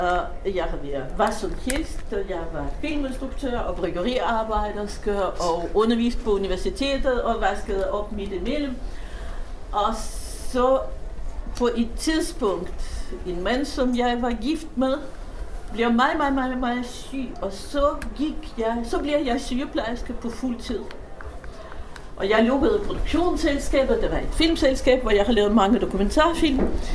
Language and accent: Danish; Russia; Danish is a second language; moved away as an adult; now in Denmark; og jeg taler med accent, og det er fordi jeg kommer fra Rusland, eller dengang Sovjetunionen.